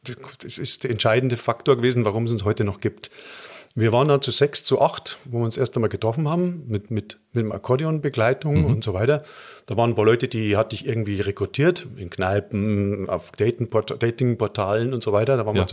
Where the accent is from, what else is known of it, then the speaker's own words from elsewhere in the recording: Bavaria, Germany; Ich bin zwar aus Oberbayern